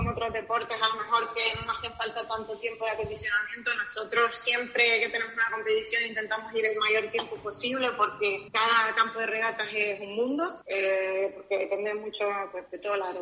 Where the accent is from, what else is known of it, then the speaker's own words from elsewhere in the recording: Canary Islands, Spain; yo me siento un canario, estoy muy orgullosa de ser de ahí, de hecho siempre presumo por donde quiera que vaya, siempre estoy presumiendo de mis orígenes